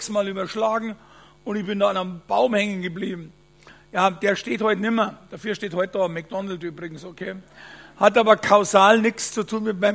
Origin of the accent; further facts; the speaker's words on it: Bavaria, Germany; in Bayern sagt man bei uns in Waldlei, also in Wald rein. Also man könnte sagen, also ja, ins Holz sagt man bei uns